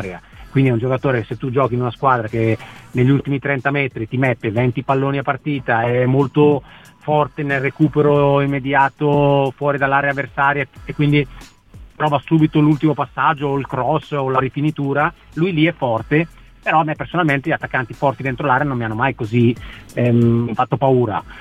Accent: Bergamo, Lombardy, Italy; born there; perché poi sono nato a Bergamo

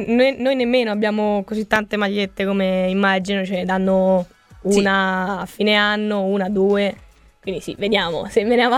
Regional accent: Rome, Lazio, Italy; Sono scontata, vengo da Roma, lo so.

